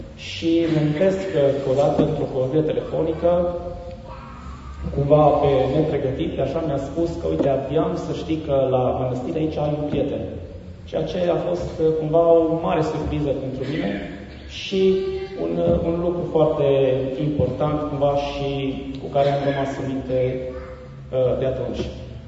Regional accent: Făgăraș, Brașov County, Romania; eram din Făgăraș, eram apropiat, în primul rând, așa. Fiecare își dorește să se schimbe

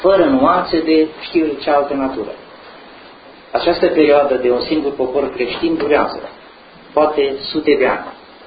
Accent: Cluj County, Romania; Eu am fost crescut de un preot greco-catolic. Toată zona Văii Someșului, pe unde am crescut eu, de la Dej în jos, câteva comune numai au fost ortodoxe, restul toate au fost greco-catolice.

